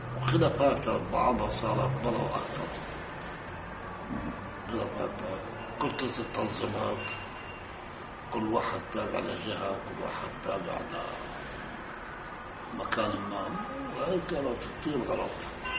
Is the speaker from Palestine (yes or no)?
yes; Palestine; moved away; طلعت الاول سنه من فلسطين